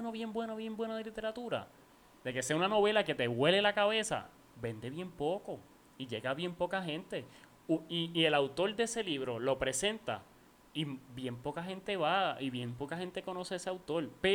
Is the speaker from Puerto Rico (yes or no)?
yes; Ponce, Puerto Rico; ya me fui de Ponce.